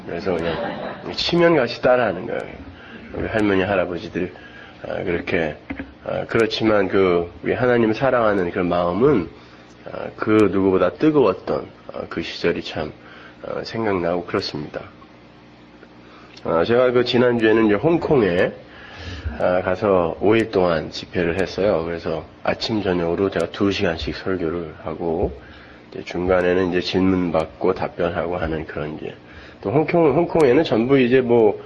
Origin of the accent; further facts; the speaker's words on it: Pyeongtaek, Gyeonggi Province, South Korea; 제가 한 5살 무렵까지 그 시골에서 자랐거든요. 저 평택에서 제가 그 이 장손이라 우리 할아버지 할머니가 저를 거기서 키우셨어요.